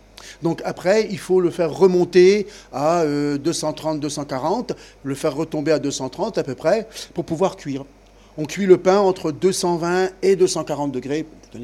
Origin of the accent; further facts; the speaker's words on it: Lévigny, Grand Est, France; moi je suis originaire de la Champagne, d'un tout petit village qui s'appelle Lévigny, où il y avait 100 personnes.